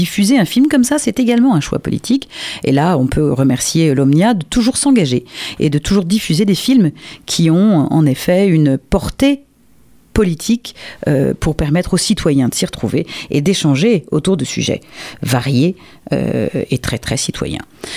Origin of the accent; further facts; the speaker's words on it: Normandy, France; qui est venue s'installer par chez nous, en tous les cas, en Normandie